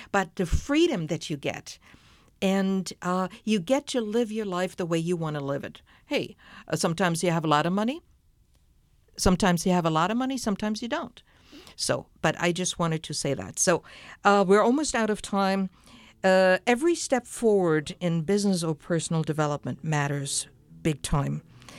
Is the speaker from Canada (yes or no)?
no; Fulda, Hesse, Germany; And I went back to my hometown Fulda